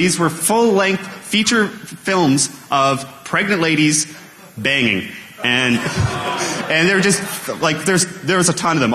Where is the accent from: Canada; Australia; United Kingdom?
Canada; I'm Canadian, too, so … from Canada.